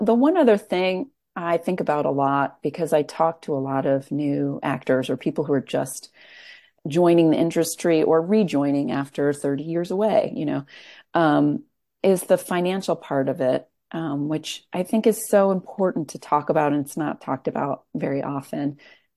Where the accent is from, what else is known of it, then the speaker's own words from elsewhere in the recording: Queens, New York, United States; I know that I am so right for this role. I grew up in Queens. This role is basically my mother.